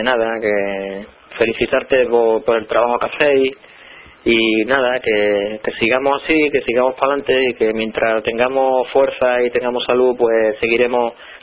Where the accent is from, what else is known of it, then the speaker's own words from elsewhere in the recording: Ceuta, Spain; yo nací en Ceuta y sigo viviendo en Ceuta